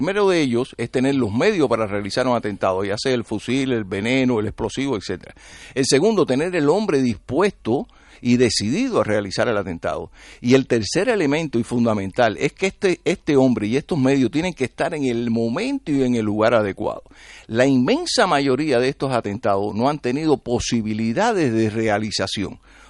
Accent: Cuba; now in United States; Yo lo que sí sé es que me costó mucho trabajo después salir de Cuba. Yo no salí de Cuba por el aeropuerto. Yo no llegué a Miami en un vuelo directo de La Habana.

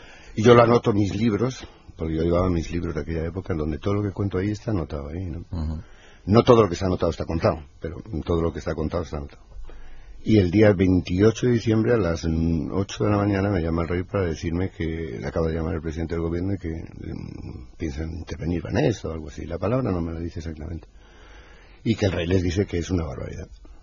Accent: Spain

